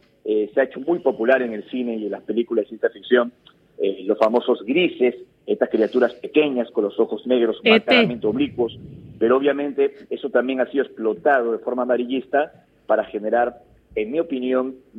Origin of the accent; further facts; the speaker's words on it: Peru; me dediqué a investigar todo este fenómeno, empezando en mi país, en el Perú, porque fui testigo de un avistamiento